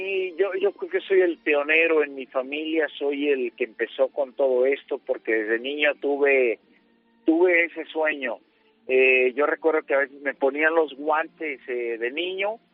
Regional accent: Michoacán, Mexico; born or raised there; also born or lived in Guadalajara

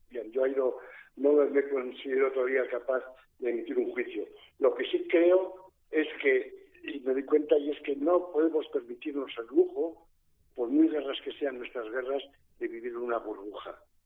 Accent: Spain; cuando he vuelto a Europa, cuando he vuelto a España, cuando he vuelto a mi tierra, pues uno se siente bastante extranjero

